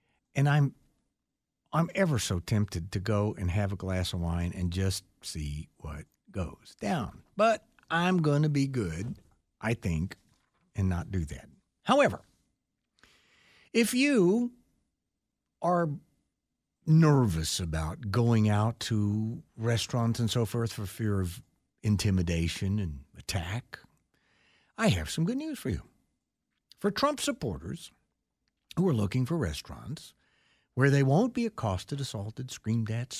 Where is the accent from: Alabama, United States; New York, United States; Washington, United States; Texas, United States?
Texas, United States; I grew up in South Texas.